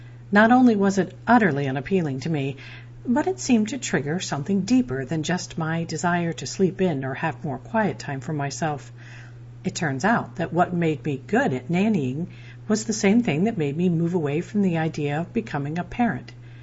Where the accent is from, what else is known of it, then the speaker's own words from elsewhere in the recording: Ohio, United States; moved away as an adult; When I left my home state of Ohio in my mid-20s, newly divorced and bursting with enthusiasm to chase my dreams